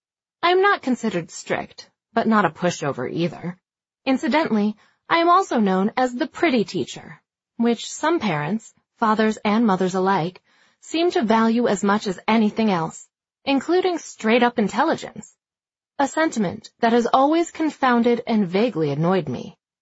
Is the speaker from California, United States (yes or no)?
no; Atlanta, Georgia, United States; Hello, boys and girls … I grew up right here in Atlanta and graduated from the University of Georgia.